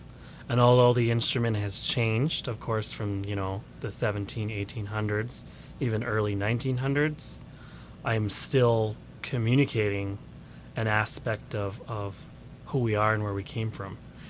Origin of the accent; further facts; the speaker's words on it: Lac du Flambeau, Wisconsin, United States; Well, I'm from Lac du Flambeau, Wisconsin. I'm from the Waswaganing Anishinaabe Aniniwug